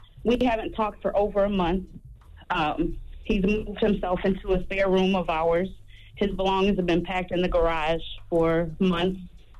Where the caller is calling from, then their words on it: Minnesota, United States; I'm calling from Minnesota.